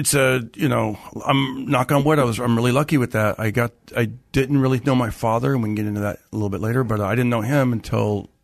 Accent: Fresno, California, United States; I did. I grew up in Fresno, so that makes it worse.

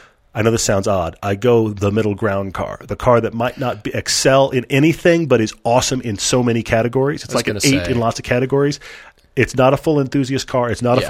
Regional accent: Houston, Texas, United States; Look, I grew up in Houston.

